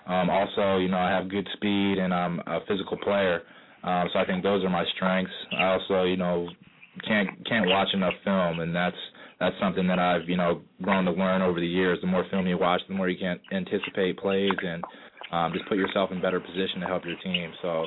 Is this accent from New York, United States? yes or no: no; Tinton Falls, New Jersey, United States; Monmouth County. Grew up in Tin Falls.